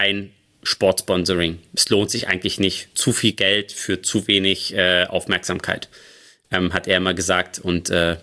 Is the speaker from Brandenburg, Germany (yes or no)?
yes; Cottbus, Brandenburg, Germany; ich komme ja eigentlich aus Cottbus